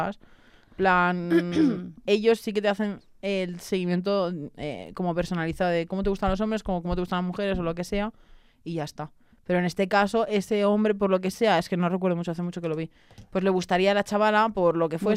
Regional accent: Spain; De las cuales creo que soy la única española casi

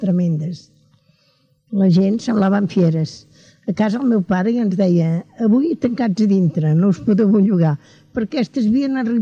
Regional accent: Catalonia, Spain; Jo sóc catalana i m'agradaria que això no es perdés

